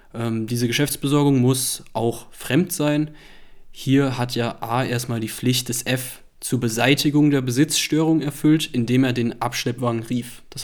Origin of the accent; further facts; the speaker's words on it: North Rhine-Westphalia, Germany; Berlin, Bayern und NRW, meiner Heimat